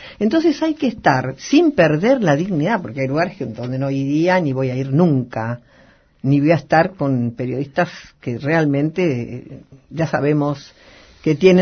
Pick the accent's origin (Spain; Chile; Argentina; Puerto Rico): Argentina; yo soy una mujer argentina, una mujer común.